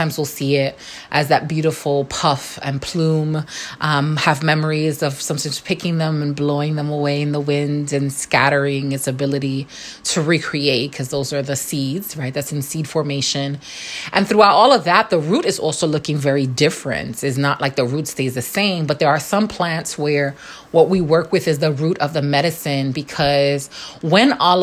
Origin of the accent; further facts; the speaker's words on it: New York, United States; Winter, growing up in New York, being born and raised there with a severe winter and cold weather.